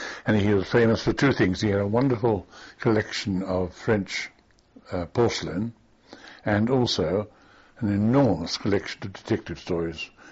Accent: Highgate, London, United Kingdom; I grew up in Highgate, and I attended Highgate School as a day boy, first in the prep school and then in the senior school

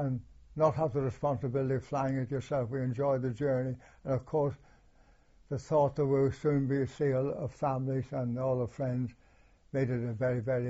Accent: Smethwick, West Midlands, United Kingdom; Back in my hometown, I went to see my mum and dad and my brothers and sisters at Smethwick, yes.

